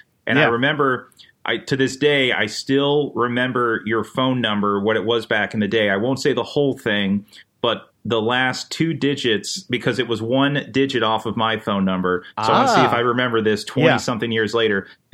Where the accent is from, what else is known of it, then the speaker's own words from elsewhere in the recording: Florida, United States; The thing about growing up in Florida, at least for people who don't grow up in Florida, is that there's this conception of, like, oh, all you do is listen to … ride in boats.